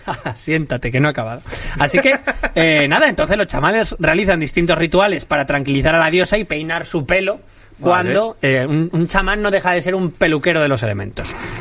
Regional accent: Madrid, Community of Madrid, Spain; Somos de Madrid, Alex. Si no tenemos. Si tenemos embarcaciones es porque nos hacemos los pijos.

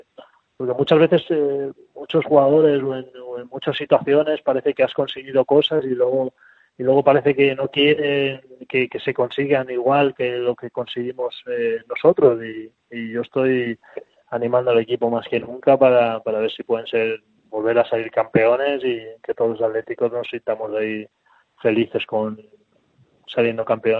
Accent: Spain; Yo soy español aquí.

